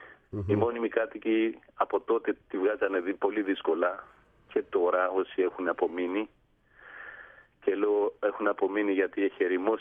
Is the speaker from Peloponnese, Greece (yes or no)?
yes; Peloponnese, Greece; born there; εγώ λοιπόν γεννήθηκα το 1957 σε ένα μικρό χωριό της Ανατολικής Μάνης, τον Ήφη.